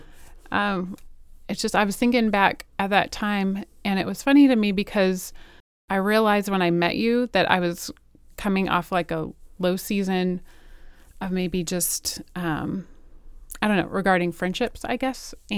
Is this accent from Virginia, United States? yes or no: yes; New Kent, Virginia, United States; I'm from New Kent.